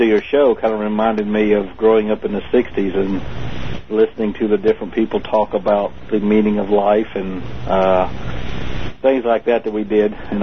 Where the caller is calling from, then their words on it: Fayetteville, North Carolina, United States; I'm calling from Fayetteville, North Carolina.